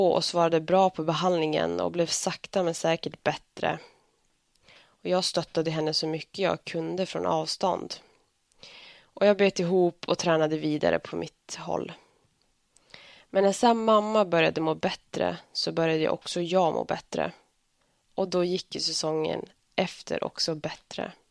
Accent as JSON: {"language": "Swedish", "town": "Örnsköldsvik", "region": "Västernorrland County", "country": "Sweden", "tie": "born or raised there", "said": "när jag bodde hemma i Övik och bara kunde träna på kvällarna"}